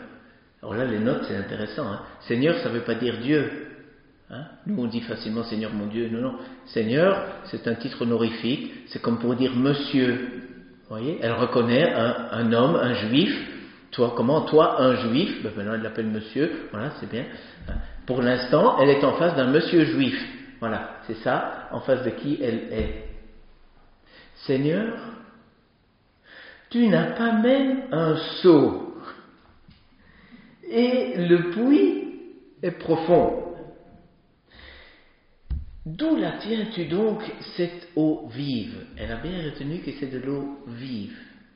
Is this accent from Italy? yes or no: no; Spa, Liège, Belgium; moi je viens de la ville de Spa, hein.